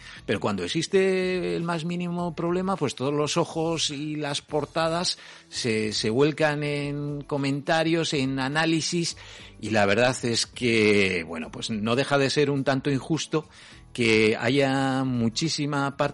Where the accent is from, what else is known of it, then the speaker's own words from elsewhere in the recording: Basque Country, Spain; lo que somos los vascos, y especialmente pues en las zonas portuarias